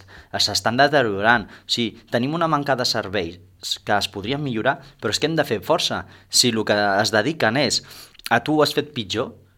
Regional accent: Tarragona, Catalonia, Spain; born there; now in Constantí, Spain; jo sóc una persona que vaig néixer a Tarragona i vaig vindre aquí a Constantí, ara fa 15 anys

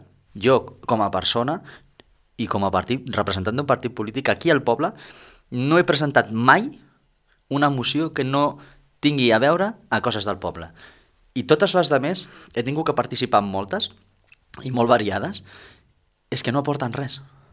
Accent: Tarragona, Catalonia, Spain; born there; now in Constantí, Spain; jo sóc una persona que vaig néixer a Tarragona i vaig vindre aquí a Constantí, ara fa 15 anys

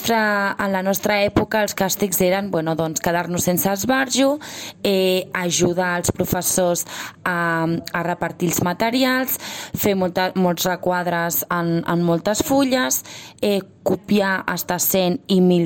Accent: Torreforta, Catalonia, Spain; néixer el 8 de desembre del 1993, actualment tinc 26 anys. Jo vaig estudiar, bueno, sóc de Torreforta i vaig estudiar a l'escola Gualbi i Albi

